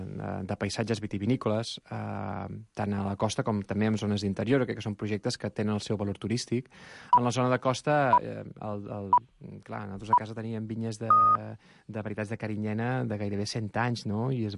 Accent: Calafell, Catalonia, Spain; sóc d'aquella zona del Penedès on anava a dir, per desgràcia, no. Per coses de la vida es transformen. Sóc de Calafell, això és Penedès Marítim, i és aquesta franja litoral on moltes vinyes s'han anat transformant en apartaments turístics, no?

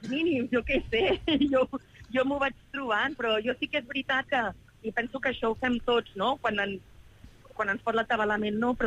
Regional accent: Barcelona, Catalonia, Spain; nosaltres som de Barcelona.

